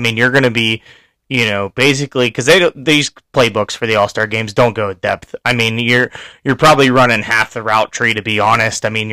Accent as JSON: {"language": "English", "region": "Ohio", "country": "United States", "tie": "born or raised there", "lives_now": "West Virginia, United States", "said": "Yeah, but I still sit on Ohio side."}